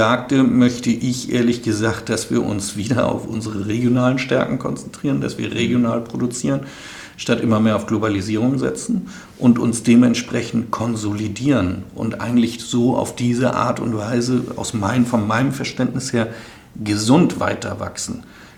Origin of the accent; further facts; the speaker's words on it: Northern Germany, Germany; Also ich bin da, wo ich sage, ich komme ja aus dem Norden.